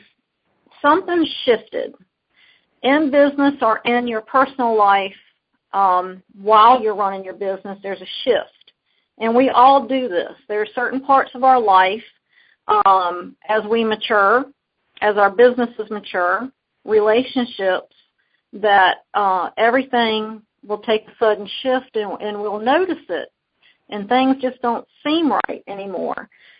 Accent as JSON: {"language": "English", "region": "Virginia", "country": "United States", "said": "I'm from Virginia."}